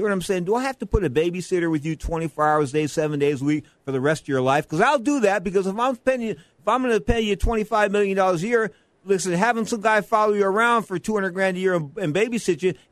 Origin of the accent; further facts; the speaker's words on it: San Francisco, California, United States; But the Giants, man, I don't know. The Giants frustrate me. They're my hometown team, and they're very frustrating.